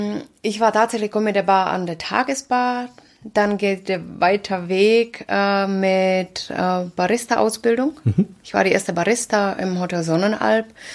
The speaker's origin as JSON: {"language": "German", "country": "Czechia", "second_language": "German", "moved": "as an adult", "lives_now": "Germany", "said": "nach der Abitur bin ich nach Deutschland gegangen. Tatsächlich nur wegen der Sprache, weil ich komme aus Sudetenland, Richtung Riesengebirge."}